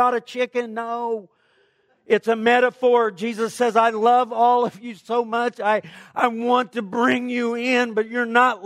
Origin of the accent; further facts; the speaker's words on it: Springfield, Missouri, United States; born there; Do I love America? I'm an American. I was born right here in Springfield, Missouri in 1961, June the 3rd.